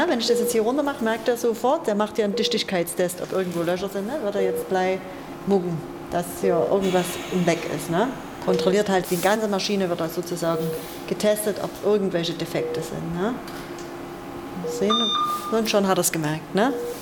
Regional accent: East Germany, Germany; Das erinnert mich ein bisschen auch an meine Jugend in der DDR.

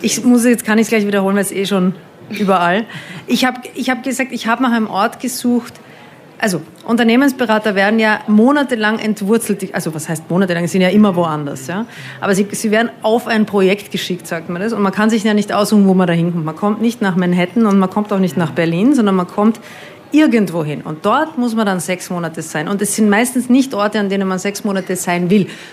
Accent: Vienna, Austria; Und das war mir so fern als Wienerin

